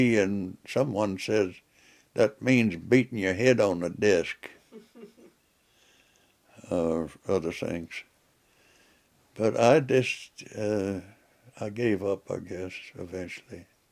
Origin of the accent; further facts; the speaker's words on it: Alaska, United States; I was from Alaska, so I must have been the ultimate Yankee.